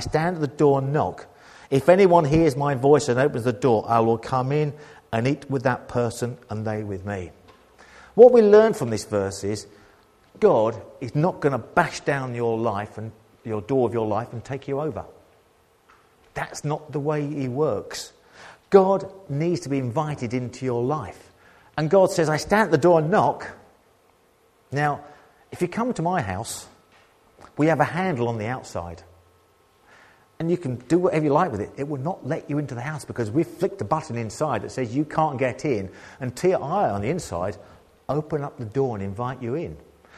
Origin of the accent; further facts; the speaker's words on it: United Kingdom; Being British, I have a problem with this verse.